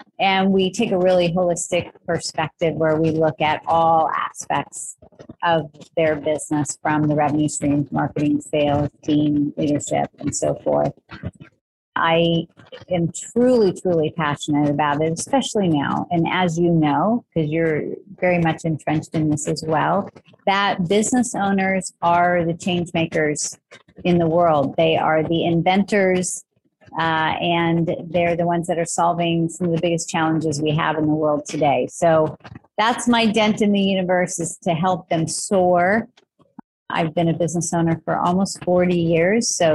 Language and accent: English; Tulsa, Oklahoma, United States; So I grew up in Tulsa, Oklahoma.